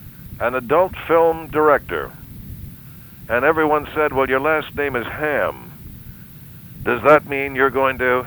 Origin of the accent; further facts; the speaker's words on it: New England, United States; accent: New England; also born or lived in Chicago; We're from New England originally. I lost my New England accent spending a number of years in Chicago.